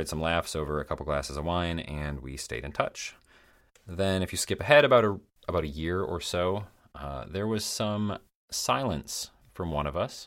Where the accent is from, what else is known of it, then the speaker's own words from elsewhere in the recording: Michigan, United States; So I was born and raised in Michigan's Upper Peninsula. Yes, Michigan has an Upper Peninsula, but I'm currently living outside of Chicago, so Midwest to Midwest.